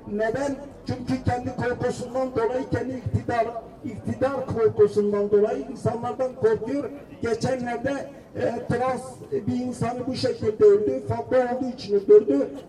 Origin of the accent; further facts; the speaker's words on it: Geneva, Switzerland; Bir İsviçreli olarak, bir Cenevreli olarak kendi hükümetinden, federal hükümetinden şunu istiyorum.